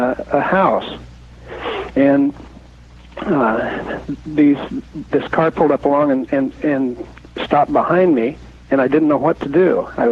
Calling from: Lynnwood, Washington, United States; I'm calling from Linwood, Washington.

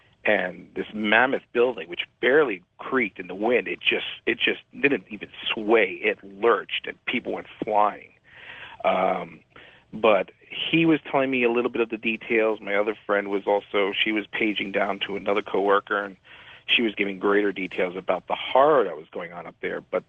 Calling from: New Jersey, United States; I'm calling from New Jersey.

